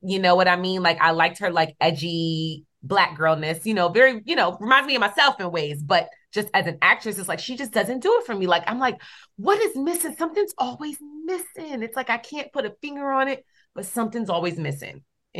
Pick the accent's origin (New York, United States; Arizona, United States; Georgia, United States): New York, United States; New York City; One thing, growing up in New York City, watching movies, it's like New York City or Los Angeles.